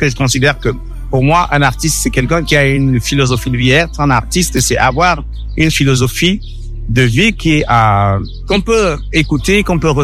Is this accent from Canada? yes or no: no; Cameroon; moved away as an adult; now in United States; c'est pour ça que je suis parti du Cameroun. Je suis allé m'installer en France.